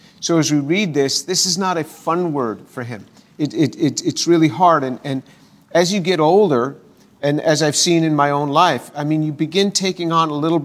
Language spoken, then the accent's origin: English; New York, United States; I've grown up. I was born in New York. I spent my whole life in the United States. And I love this country.